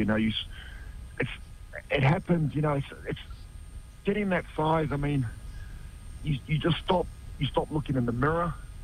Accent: Mangere, Auckland, New Zealand; It's I grew up in Mangere.

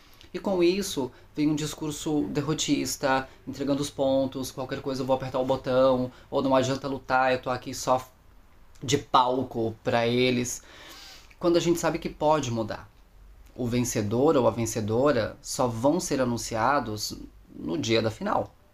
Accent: Blumenau, Santa Catarina, Brazil; Eu sou de Blumenau, Santa Catarina.

